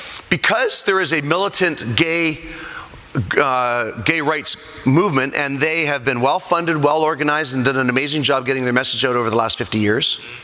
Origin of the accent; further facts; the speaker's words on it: Canada; Of course, I'm Canadian, and all we do is play hockey there.